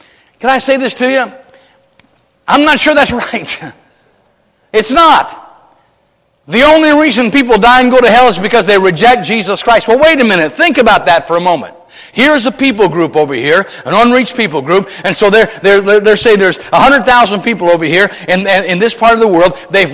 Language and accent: English; United States; I was raised in America.